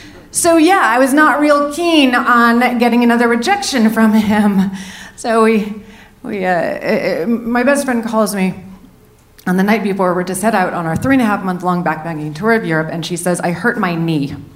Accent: San Francisco, California, United States; And I grew up in San Francisco with my mother.

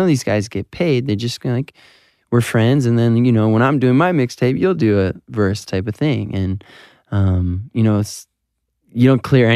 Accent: Southfield, Michigan, United States; He happened to be from my hometown, Southfield, Michigan, Todd Stavely.

